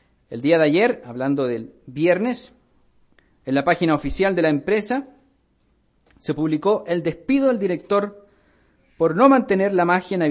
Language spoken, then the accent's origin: Spanish; Chile; en las tradiciones y la cultura de donde yo vengo, no se destila la borrachera como tal el 25 de diciembre. Se acumula al 1 de enero. Ahí viene la buena. En Chile, el 1 de enero se ve la gente en el suelo.